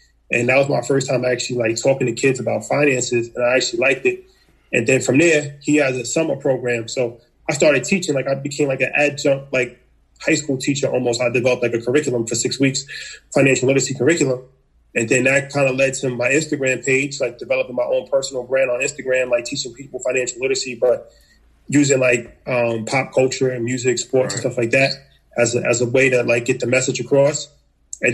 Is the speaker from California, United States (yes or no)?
no; New York, United States; I come from New York. Just grew up like, you know, regular kid.